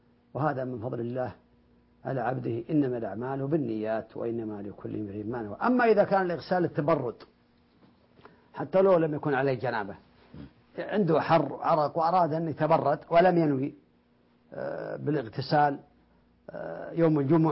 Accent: Saudi Arabia; عندنا في المملكة العربية السعودية

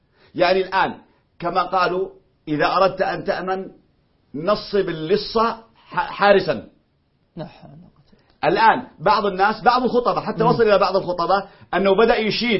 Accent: Yemen; كل مفسد وكل عربيد عندنا في اليمن هو موجود معهم

